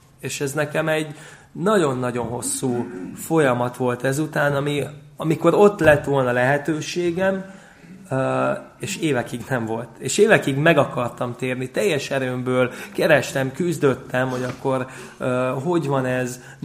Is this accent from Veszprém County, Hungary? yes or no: yes; Balatonfüred, Veszprém County, Hungary; Balatonfüredről származom, és édesapám is lelkész volt ott Füreden